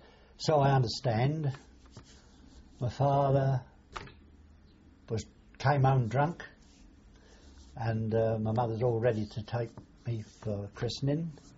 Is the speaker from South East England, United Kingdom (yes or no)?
yes; Chatham, South East England, United Kingdom; born there; I was born in Chatham at 49 Dale Street. Family of five brothers and three sisters.